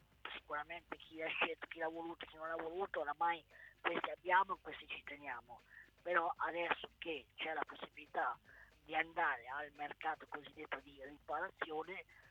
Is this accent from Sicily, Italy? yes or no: no; Ancona, Marche, Italy; da anconetano e da tifoso biancorosso